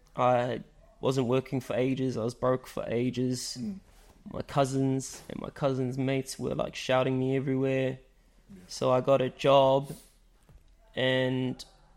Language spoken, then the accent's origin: English; West Auckland, Auckland, New Zealand; now in Far North, New Zealand; born and raised in West Auckland. I now reside in the far north.